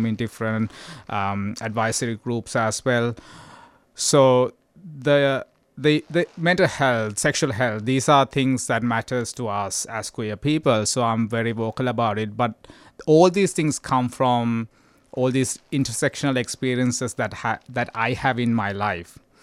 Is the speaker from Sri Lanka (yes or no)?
yes; Sri Lanka; now in Australia; I'm an Australian, I'm a Sri Lankan, I'm an immigrant.